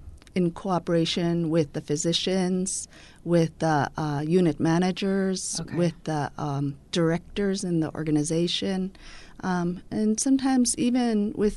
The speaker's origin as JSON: {"language": "English", "town": "Bethel", "region": "Alaska", "country": "United States", "said": "I am from Bethel. My parents are … My grandparents are from Guigilnuk … … I am half Yupik."}